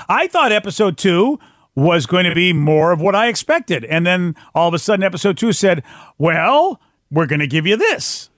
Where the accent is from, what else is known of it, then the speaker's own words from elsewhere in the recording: United States; Well, as an American and the life we have, we just have no idea